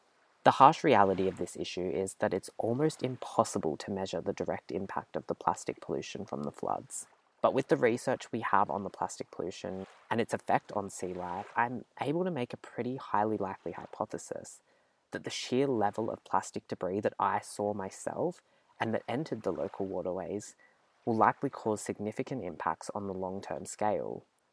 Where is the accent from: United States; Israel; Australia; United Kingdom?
Australia; Casuarina, New South Wales; I'm from Casuarina, New South Wales, which is about 20 minutes from Byron Bay